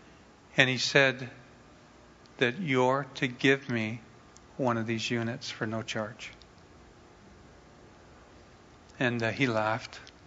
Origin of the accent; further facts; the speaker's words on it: Toronto, Ontario, Canada; also born or lived in Quebec; And this was up in Quebec, and I was ready to head back to my hometown, which is Toronto, and do something.